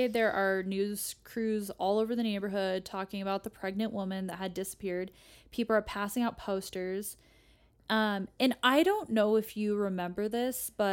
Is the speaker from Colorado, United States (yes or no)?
yes; Colorado, United States; we're from Colorado, so we see more of that stuff.